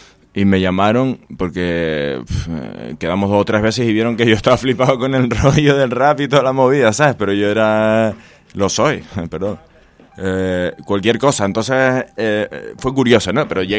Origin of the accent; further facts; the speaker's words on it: Canary Islands, Spain; nosotros, como te decía antes, somos canarios